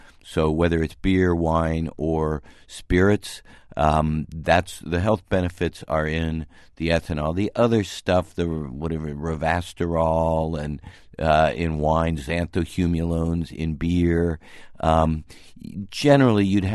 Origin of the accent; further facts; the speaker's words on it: Ohio, United States; now in Boston, United States; I grew up outside of Ohio. I came here to Boston.